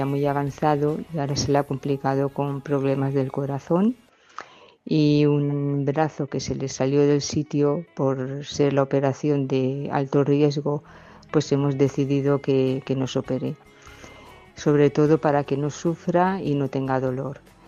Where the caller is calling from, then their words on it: Valencia, Valencian Community, Spain; de Valencia